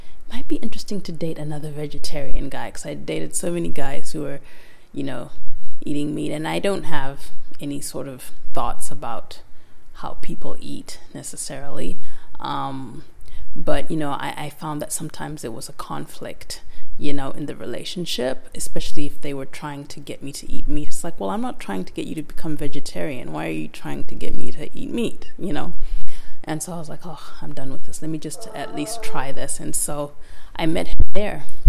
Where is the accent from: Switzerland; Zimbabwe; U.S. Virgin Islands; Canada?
Zimbabwe; moved away as an adult; now in United States; I was born in Zimbabwe, and I lived there for the most part, with the exception of 3 years when my parents were going to graduate school in the States. I lived there until I was about 19, and then I came to the States to study